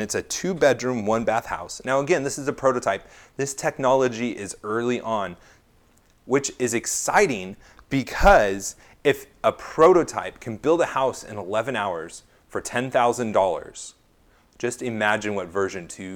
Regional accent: California, United States; now in Hawaii, United States; I'm coming from California and live in Hawaii.

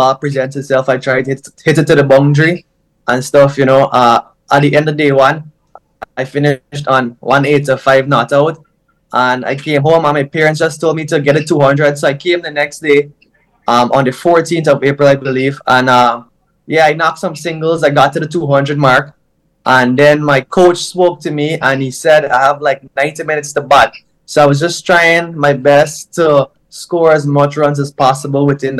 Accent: Georgetown, Demerara-Mahaica, Guyana; 21 years old, and I play for Demerara Cricket Club, and I'm from Campbellville in Georgetown.

